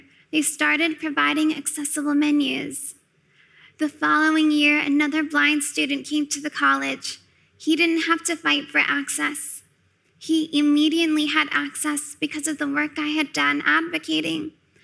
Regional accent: United States; And my life, by contrast, I grew up in the United States.

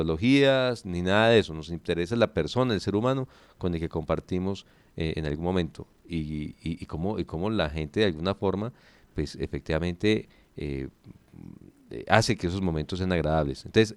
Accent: Colombia; son temas que obviamente debemos de pensar como colombianos

